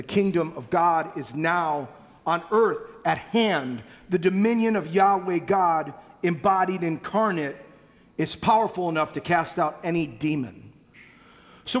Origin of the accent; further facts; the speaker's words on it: Michigan, United States; I don't know how to play either, which is weird because I'm from Michigan.